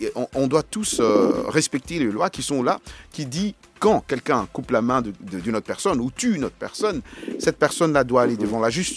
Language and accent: French; Bamako, Mali; C'est chez nous, à Bamako, c'est chez nous, c'est chez au Mali, toi aussi.